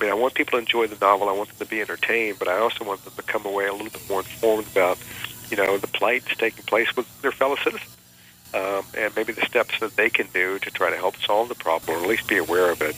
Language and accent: English; Richmond, Virginia, United States; And my hometown of Richmond, Virginia, could have been a Rust Belt town, but they have a great university there that's really brought the town back.